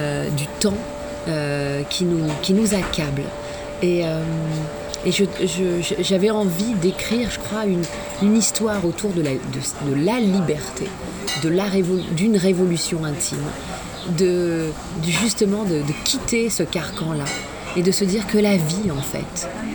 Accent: Tunisia; Je suis tunisienne et c'est juive tunisienne

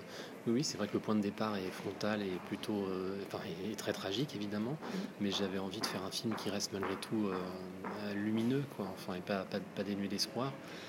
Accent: Paris, Île-de-France, France; Je suis parisien en l'occurrence, donc de filmer Paris

